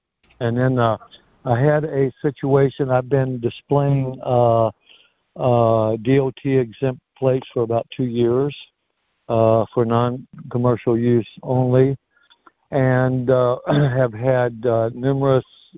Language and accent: English; Missouri, United States; I'm from Missouri.